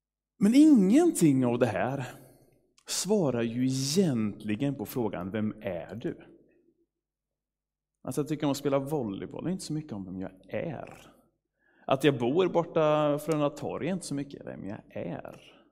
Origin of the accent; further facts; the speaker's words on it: Skänninge, Östergötland, Sweden; born there; Jag är född i Skänninge.